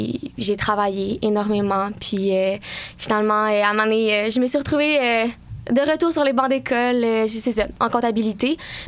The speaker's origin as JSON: {"language": "French", "town": "Sherbrooke", "region": "Quebec", "country": "Canada", "said": "Je viens de Sherbrooke tout d'abord. Là, fait que je fais partie des peu à l'université de Sherbrooke qui viennent d'ici."}